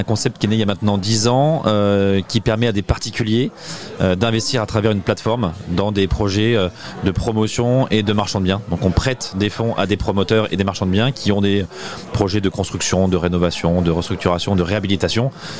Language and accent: French; Lille, Hauts-de-France, France; Moi je suis originaire de Lille